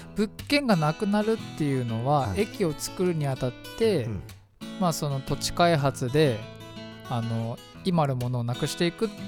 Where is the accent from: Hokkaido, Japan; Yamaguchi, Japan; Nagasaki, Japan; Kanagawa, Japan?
Kanagawa, Japan; Fujisawa; 藤沢出身の俳優タレントとして活動する私